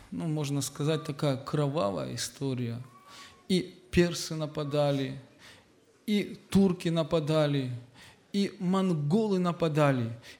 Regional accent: Georgia; Я родился в Грузии, вырос в Грузии. По национальности я русский.

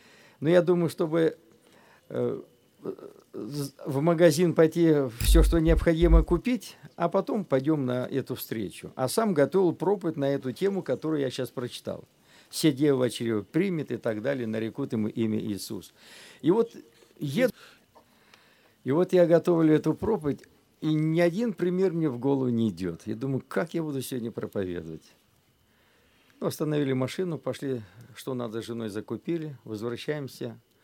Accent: Azerbaijan; moved away as an adult; also born or lived in Kholmskaya, Krasnodar Krai; now in Russia; Я родился в Краснодарском крае, в Абинском районе, в станице Холмской. И мне еще года не исполнилось, родители возвратились опять в Азербайджан, на родину. Они все оттуда были.

